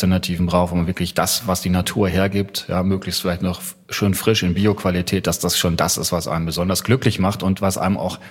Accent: North Rhine-Westphalia, Germany; ich bin in Westfalen groß geworden.

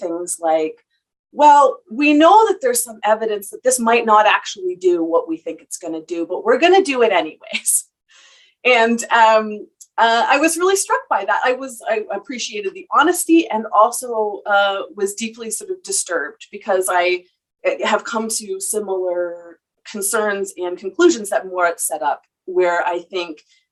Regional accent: Toronto, Ontario, Canada; I'm from Toronto, and I have done my PhD research in Hamburg and Wilhelmsburg

